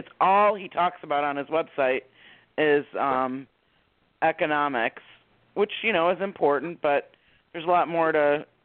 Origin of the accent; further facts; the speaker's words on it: Georgia, United States; Well, of course I did. It's my home state.